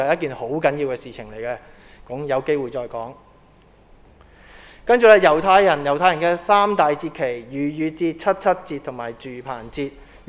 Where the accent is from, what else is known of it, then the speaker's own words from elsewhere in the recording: China; 那我们作为中国人，我们学少少啦